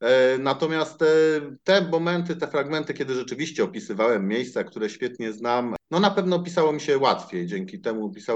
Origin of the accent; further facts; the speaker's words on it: Warsaw, Masovian Voivodeship, Poland; Ja wychowałem się na Ochocie. To jest dzielnica Warszawy